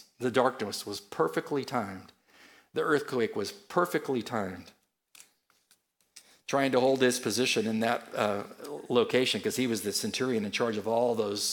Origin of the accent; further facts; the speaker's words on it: California, United States; And I'm from California, so I know there's two kinds of earthquakes.